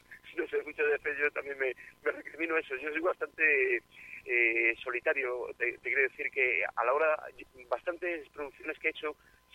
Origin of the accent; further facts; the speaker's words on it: Madrid, Community of Madrid, Spain; moved away as an adult; now in Salazar, Spain; yo soy de Madrid y viví en Madrid hasta los 30 y tantos años. Estudié allí en la Escuela en Madrid y luego la compañía comenzó en Madrid. Pero en el año 92 nos fuimos a vivir a un pueblo que se llama Salazar, está en el norte de Burgos